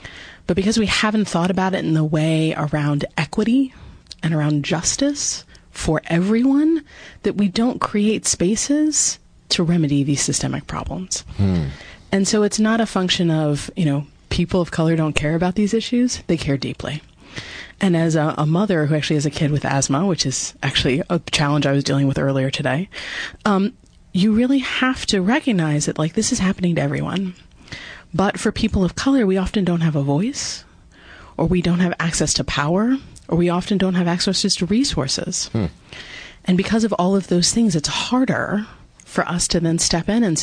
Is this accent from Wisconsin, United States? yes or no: no; New Jersey, United States; But, you know, I grew up in New Jersey, so a Garden Stater.